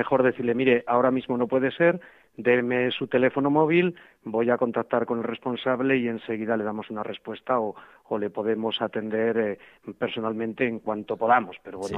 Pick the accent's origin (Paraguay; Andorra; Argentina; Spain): Spain; Castile; yo soy castellano y aquí los despachos parroquiales de los pueblos prácticamente no son necesarios porque las poblaciones están muy dispersas, son muy pequeñas